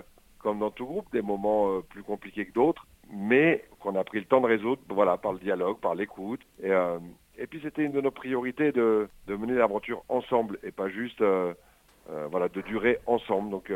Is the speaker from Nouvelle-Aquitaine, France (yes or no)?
no; Grenoble, Auvergne-Rhône-Alpes, France; À l'époque, on est grenoblois